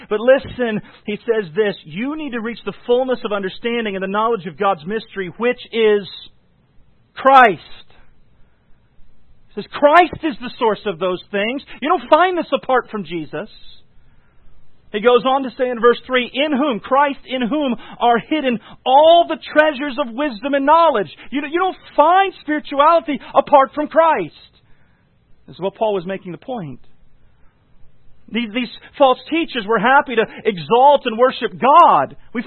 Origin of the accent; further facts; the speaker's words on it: Guam; I've told you before, as I grew up on Guam, one of the things that we found, as my parents particularly ministered among some of the islanders and the Asian cultures